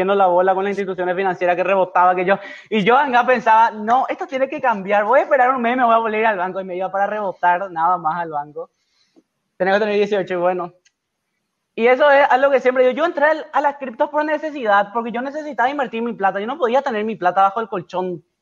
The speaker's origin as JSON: {"language": "Spanish", "country": "Paraguay", "said": "vengo de Paraguay, me dicen, Far Away, ok."}